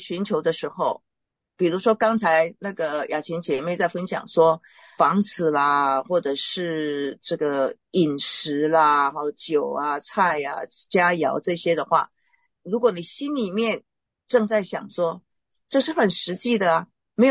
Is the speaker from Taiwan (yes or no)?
yes; Taiwan; 那我是台湾人，但是呢，我在中国走动了近30年哈